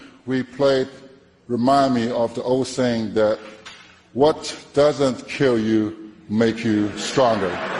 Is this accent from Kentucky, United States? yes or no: no; Texas, United States; I'm a Texan and a Houston Rockets for life.